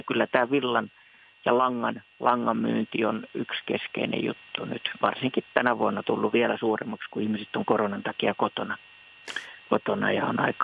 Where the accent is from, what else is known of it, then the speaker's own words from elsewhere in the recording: Akaa, Pirkanmaa, Finland; kun ollaan Akaasta, joka on hunajakaupunki